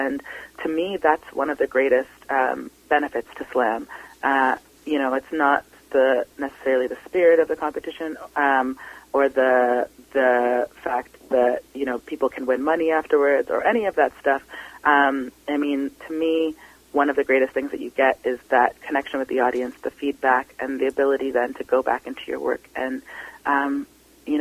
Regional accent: Toronto, Ontario, Canada; now in Vancouver, Canada; when I came out here from Toronto

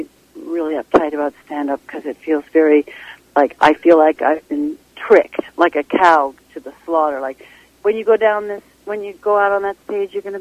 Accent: St. John's, Newfoundland and Labrador, Canada; Sure, I'm from St. John's, but I don't go around hailing about it.

